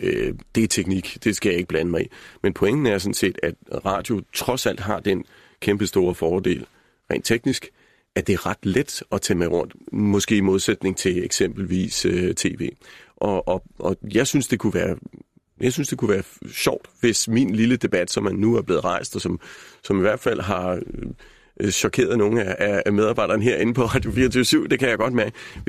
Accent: Region of Southern Denmark, Denmark; jeg ville meget hellere have været hjemme i Sønderjylland. Problemet for os sønderjyder er jo

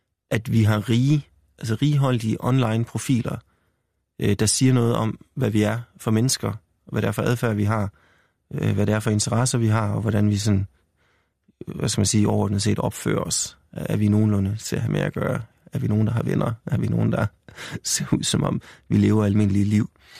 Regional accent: North Denmark Region, Denmark; jeg er så selv fra Nordjylland i øvrigt

